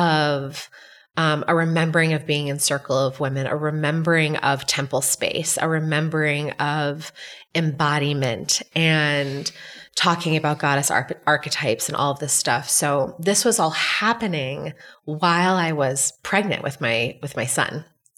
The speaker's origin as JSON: {"language": "English", "region": "Massachusetts", "country": "United States", "tie": "born or raised there", "said": "I grew up outside of Boston, very Puritan culture. It still is in a lot of ways."}